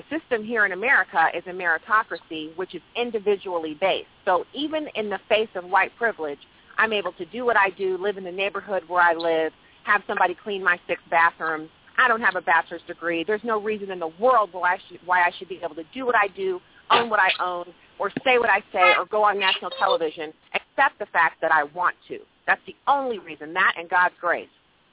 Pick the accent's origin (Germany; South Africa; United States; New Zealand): Germany; I'm a fourth-generation military veteran. And I grew up in Germany